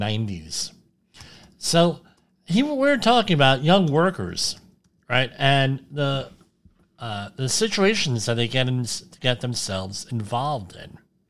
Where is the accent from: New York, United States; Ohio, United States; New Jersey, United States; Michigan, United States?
New Jersey, United States; No, I'm from New Jersey.